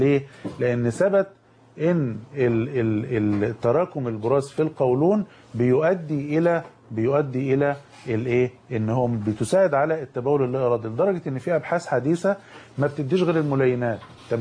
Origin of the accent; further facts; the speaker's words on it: Egypt; احنا كمصريين